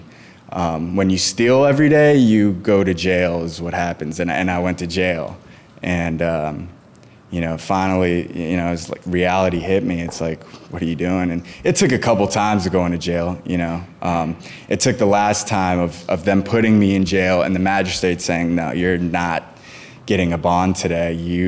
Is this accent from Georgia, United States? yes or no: no; McLean, Virginia, United States; But you know, I would have never gone from growing up in McLean and playing sports and doing all the things that I was to injecting heroin.